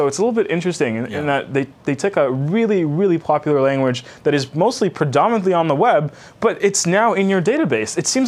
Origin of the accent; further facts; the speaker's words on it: Montreal, Quebec, Canada; And it could be that I'm from Montreal, so we tend to read words differently because we've got a little bit of that French background